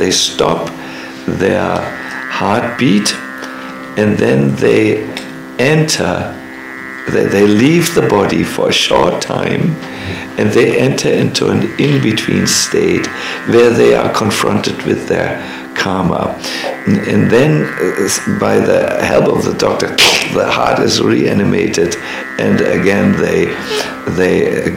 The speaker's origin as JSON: {"language": "English", "region": "North Germany", "country": "Germany", "second_language": "English", "said": "We come from North Germany. We have a rough vein in us."}